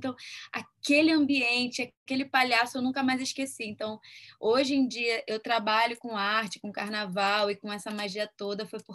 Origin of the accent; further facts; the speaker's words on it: Pedra de Guaratiba, Rio de Janeiro, Brazil; meu primeiro contato com carnaval foi em Pedras de Guaratiba, numa vila caiçara, onde eu nasci e morei minha vida inteira, minha família toda de pescadores